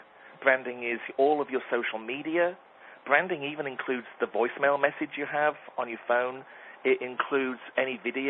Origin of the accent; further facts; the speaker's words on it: England, United Kingdom; now in United States; because I'm from England, I came to the United States with a suitcase 25 years ago.